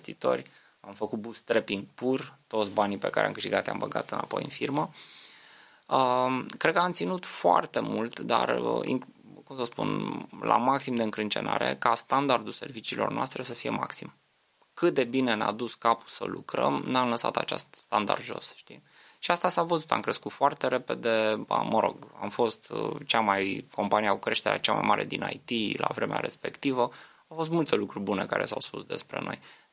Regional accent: Romania; pentru noi ca români, cred că trebuie, e o țară mișto, ne place, de aia suntem mândri că trăim în România

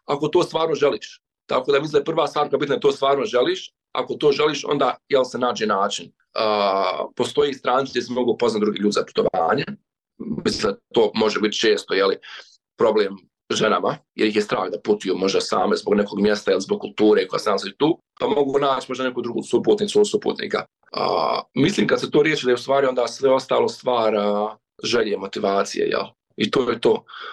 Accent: Bosnia & Herzegovina; ja sam iz Bosne i Hercegovine

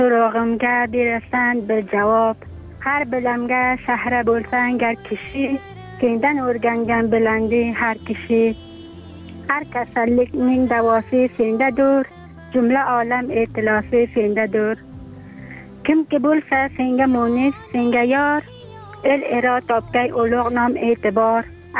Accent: Afghanistan; چون همگی ما افغان هستیم

